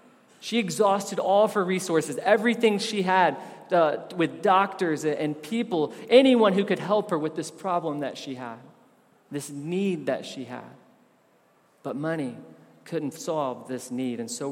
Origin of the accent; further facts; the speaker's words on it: Tennessee, United States; I grew up in Tennessee, but those pagans in Georgia, they had the lottery.